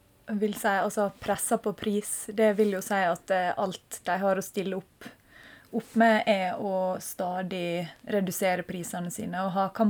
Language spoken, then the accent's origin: Norwegian; Hellesylt, Møre og Romsdal, Norway; som er da nabobygda fra der jeg er fra.